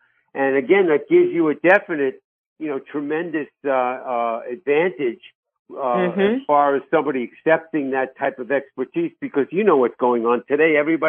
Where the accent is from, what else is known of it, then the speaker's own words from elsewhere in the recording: Bronx, New York, United States; accent: New York; Bronx. In case you didn't know my New York accent, catch that into the Bronx.